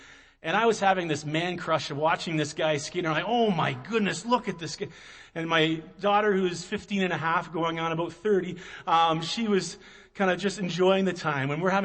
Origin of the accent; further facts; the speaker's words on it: Fort Erie, Ontario, Canada; We're from Fort Erie, and we're flying out of Hamilton.